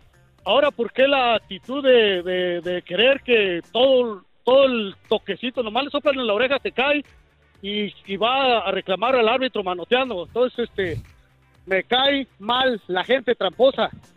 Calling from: Mount Vernon, Illinois, United States; Ahorita de Mount Vernon, Illinois.

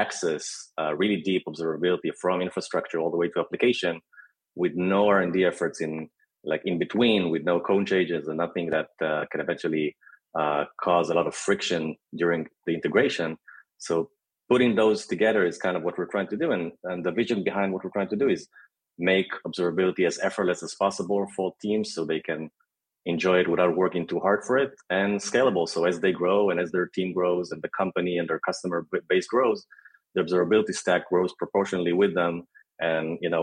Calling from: Tel Aviv, Tel Aviv District, Israel; I'm actually joining you from hot yet beautiful Tel Aviv in Israel.

